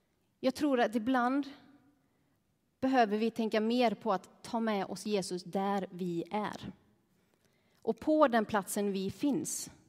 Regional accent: Molla, Västra Götaland County, Sweden; Jag kommer ifrån en fantastiskt liten by, inte fantastiskt liten, den är liten men den är fantastisk, som heter Molla. Som ligger någonstans i skogarna mellan Herrljunga och Borås. Så det är inte jättelångt bort. Så det är fortfarande västgötska ni hör.

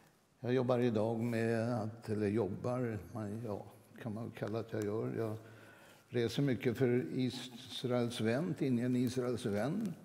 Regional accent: Stockholm, Stockholm County, Sweden; now in Skåne, Sweden; Vilken förmån för mig som utflyttad stockholmare till Skåne att få lyssna på den här fantastiska kören.

